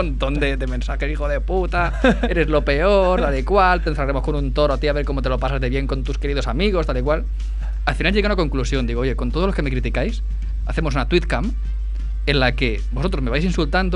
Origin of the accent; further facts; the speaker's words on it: Badalona, Catalonia, Spain; Vamos mal, mejor no, que soy de Badalona.